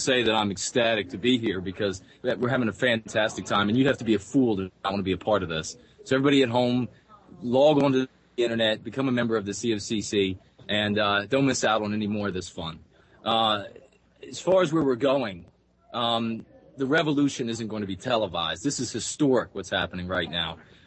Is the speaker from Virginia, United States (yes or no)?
yes; Fairfax, Virginia, United States; Fairfax, Virginia.